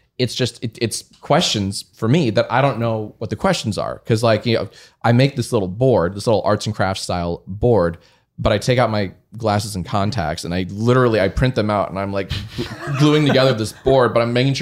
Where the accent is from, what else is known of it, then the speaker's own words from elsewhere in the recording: Columbia, Maryland, United States; moved away as an adult; I grew up in Columbia, Maryland. Oh wow! And I went to college in D.C. American U. And then I moved out here in 2010.